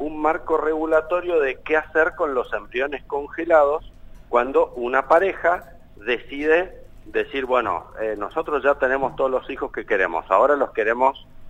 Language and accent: Spanish; Neuquén, Argentina; moved away as an adult; also born or lived in Spain; now in Buenos Aires, Argentina; Yo soy neuquino, fíjate vos. Claro. Y nada, me vine a estudiar a Buenos Aires, después fui a España, después volví